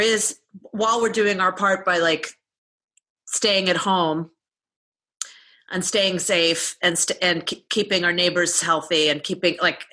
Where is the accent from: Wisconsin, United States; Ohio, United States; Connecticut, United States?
Ohio, United States; Cleveland; I grew up in Ohio, like in Cleveland.